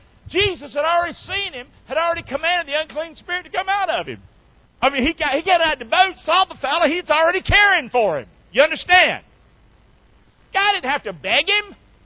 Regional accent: Deep South, United States; We're raised a certain way. I was raised in the Deep South. Segregated.

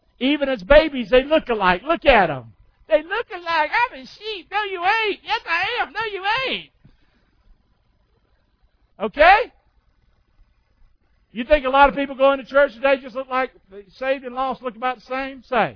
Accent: Rockingham, North Carolina, United States; I love going home to Rockingham. I'm not the same person I was as I grew up in Rockingham, North Carolina.

